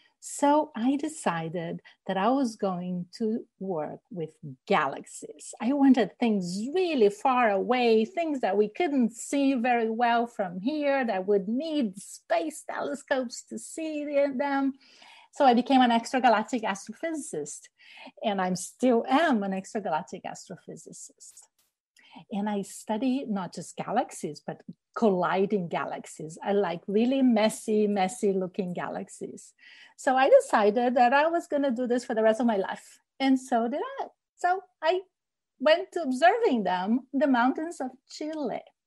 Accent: Rio de Janeiro, Brazil; born or raised there

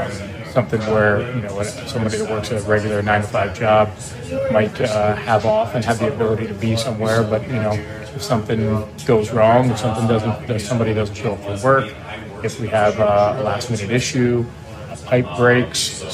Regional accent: Maryland, United States; So I'm the oldest of four boys. I grew up in Western Maryland.

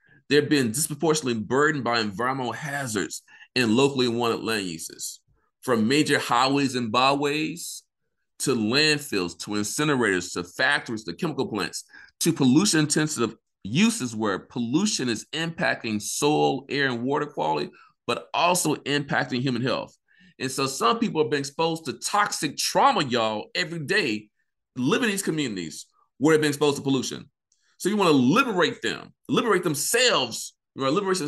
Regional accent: Vicksburg, Mississippi, United States; I grew up in Mississippi. I got exposure to EJ issues, environmental justice issues as a kid. Now, when I grew up, you know, in Vicksburg, Mississippi, I lived near the river

